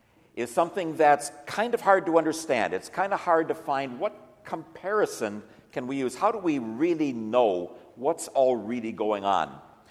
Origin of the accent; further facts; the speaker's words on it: Detroit, Michigan, United States; And I grew up in Detroit